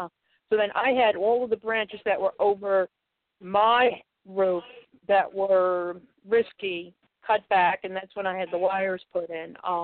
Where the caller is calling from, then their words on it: Connecticut, United States; I'm calling you from Connecticut.